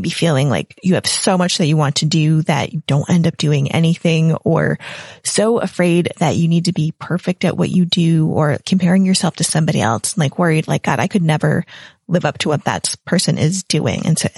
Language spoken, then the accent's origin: English; United States; now in England; I'm an American in England